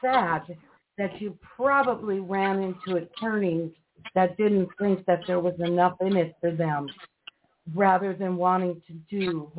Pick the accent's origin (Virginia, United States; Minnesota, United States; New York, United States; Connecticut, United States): Minnesota, United States; I mean, we're from Minnesota, so we're up the street from you.